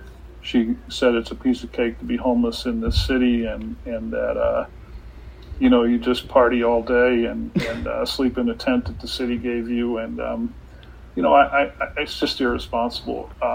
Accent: Indiana, United States; I grew up in Indiana. It would be hard for me to move back to Indiana, having experienced the Pacific Northwest wonderland.

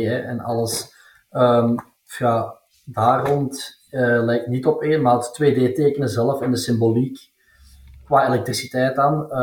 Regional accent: Oevel, Antwerp, Belgium; En ik ben van Oevel afkomstig.

